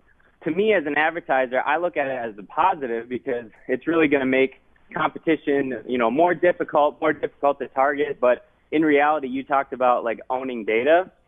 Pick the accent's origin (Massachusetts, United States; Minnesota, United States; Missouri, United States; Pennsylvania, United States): Minnesota, United States; Minneapolis; I'm from Minneapolis, Minnesota.